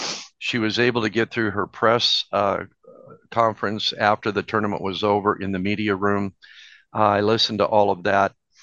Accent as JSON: {"language": "English", "town": "Tempe", "region": "Arizona", "country": "United States", "tie": "born or raised there", "said": "service group made up of people that have a vested interest in Tempe, Arizona, my hometown, where I grew up."}